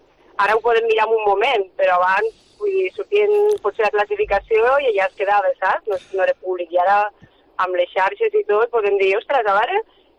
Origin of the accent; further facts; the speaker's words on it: Lleida, Catalonia, Spain; born there; Jo vaig néixer a Lleida